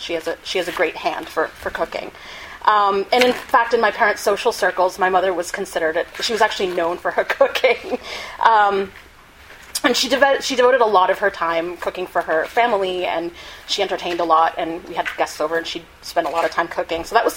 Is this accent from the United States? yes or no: yes; Brookline, Massachusetts, United States; when I was growing up in Brookline, I attended the Brookline Public Schools, and I was literally one of four or five South Asians at my school